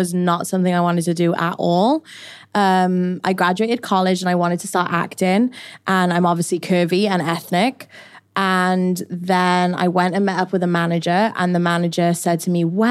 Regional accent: Wales, United Kingdom; moved away as an adult; now in Los Angeles, United States; I'm from Wales originally. I moved to LA when I was 21 to pursue my dreams

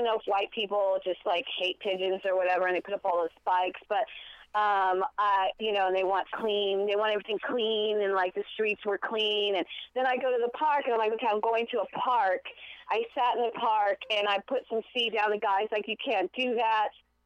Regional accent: Austin, Texas, United States; No. I'm originally from Texas.

